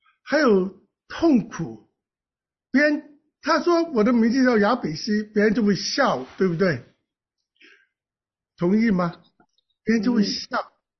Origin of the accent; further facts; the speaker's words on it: Guangdong, China; 我们广东人说脚头毛